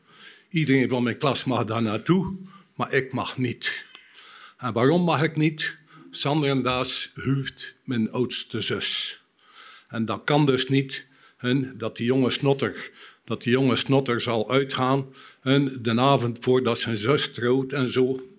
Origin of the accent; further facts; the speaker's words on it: West Flanders, Belgium; accent: West Flemish; Ik kom uit West-Vlaanderen. Uit een gezinnetje met vier kinderen.